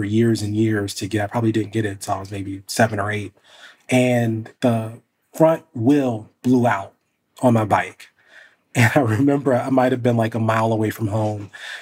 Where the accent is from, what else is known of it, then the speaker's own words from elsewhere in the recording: Columbus, Ohio, United States; You know, I grew up in Columbus, Ohio, and I was very, very poor growing up and raised by, you know, a single mom